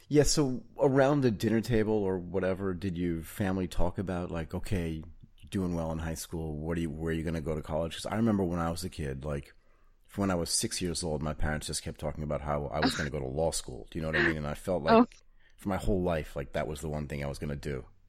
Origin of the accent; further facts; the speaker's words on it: Boston, Massachusetts, United States; also born or lived in Connecticut; Well, first of all, I grew up in mostly in Boston and Connecticut